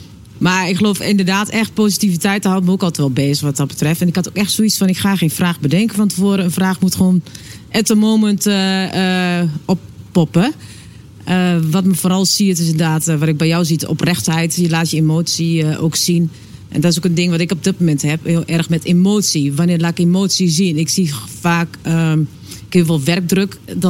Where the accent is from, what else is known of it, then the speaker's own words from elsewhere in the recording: Doetinchem, Gelderland, Netherlands; ik kom uit Doetinchem.